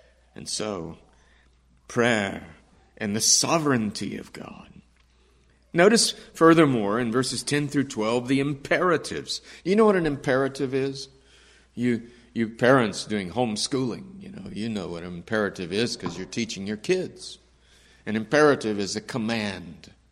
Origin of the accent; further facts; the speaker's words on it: Texas, United States; I've told you as a Texan, I always think of a cactus.